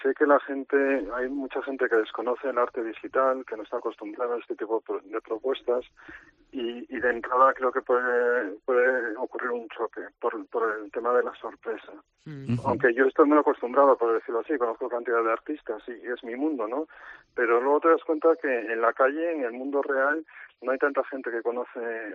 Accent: Cantabria, Spain; moved away as an adult; Bueno, sí, soy de Cantabria, nací ahí, pero mi carrera profesional fue a estudiar a Madrid

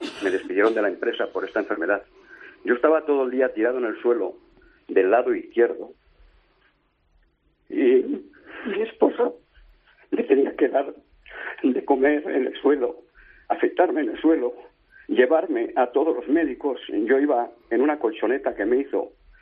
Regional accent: Soria, Castile and León, Spain; Aquí en Soria, porque yo soy de Soria, yo soy castellano y muy claro hablando

